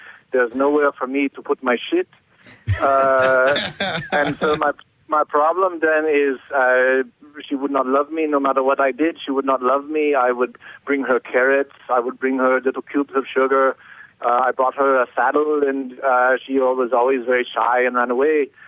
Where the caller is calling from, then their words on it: Germany; English is a second language; I'm calling from outside Berlin, Germany.